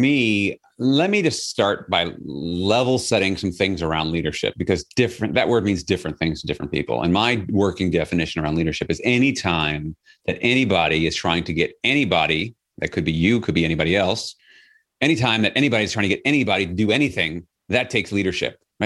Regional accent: Flushing, New York, United States; So I mentioned I grew up in Flushing, Queens. So that's why I talk like this sometimes if I want to.

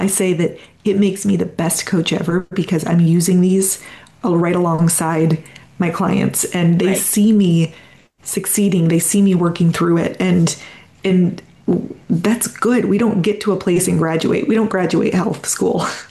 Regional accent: Michigan, United States; because I'm a Midwestern girl. I grew up in Michigan

